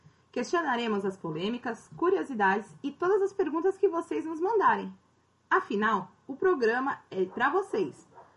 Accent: Santos, São Paulo, Brazil; eu tenho 25 anos, sou de Santos, São Paulo, aqui do litoral.

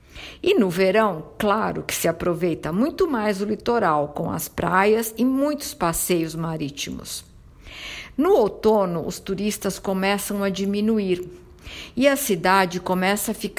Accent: Southern Italy, Italy; sou italiana, nasci no sul da Itália.

